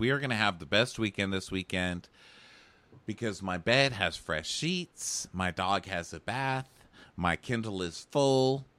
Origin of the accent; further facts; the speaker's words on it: Texas, United States; I would love to be on Dallas just because I'm from Texas and love it.